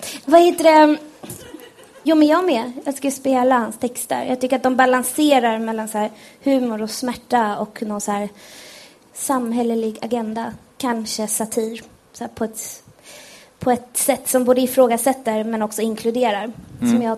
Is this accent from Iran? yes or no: yes; Iran; Så de ville att jag skulle bli advokat eller läkare eller tandläkare som alla iranier är.